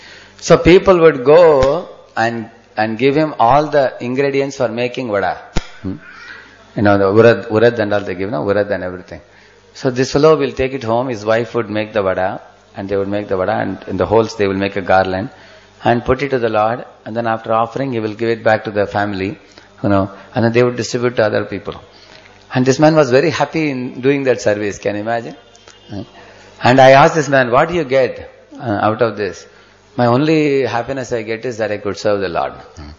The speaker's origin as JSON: {"language": "English", "region": "South India", "country": "India", "said": "Because I come from South India, from a certain place, where we had a Vishnu temple."}